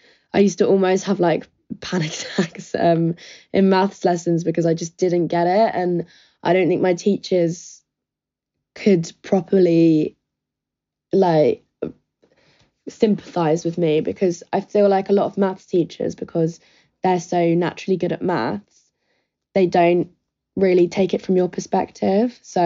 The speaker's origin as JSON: {"language": "English", "town": "Brighton", "region": "South East England", "country": "United Kingdom", "said": "I'm 21, I'm from Brighton."}